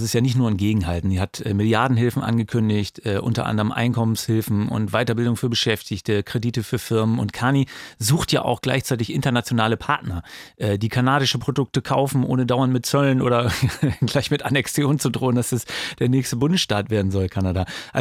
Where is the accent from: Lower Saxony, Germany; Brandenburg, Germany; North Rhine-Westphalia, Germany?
Lower Saxony, Germany; now in Berlin, Germany; Also Niedersachsen, wo ich aufgewachsen bin, da ist aus der Schulzeit immer noch so eine Clique übrig